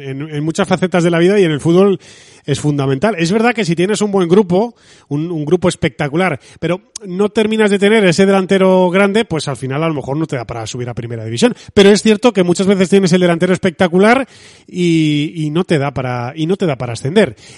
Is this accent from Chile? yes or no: no; Albacete, Castilla-La Mancha, Spain; Yo recuerdo, vengo de Albacete, yo recuerdo aquel Albacete